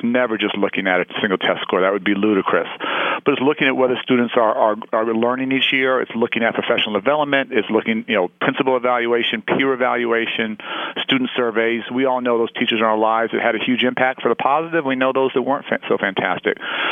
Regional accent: Chicago, Illinois, United States; in my hometown of Chicago

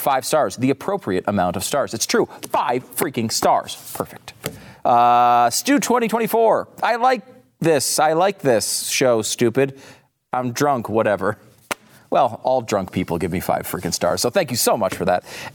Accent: Northeast, United States; and we're both from the Northeast, so maybe this doesn't apply.

